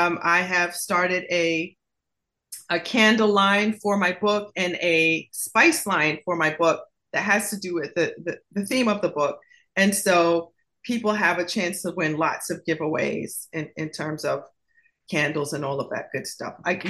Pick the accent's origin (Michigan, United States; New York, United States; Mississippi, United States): New York, United States; Yeah, and I grew up in New York, you know, so.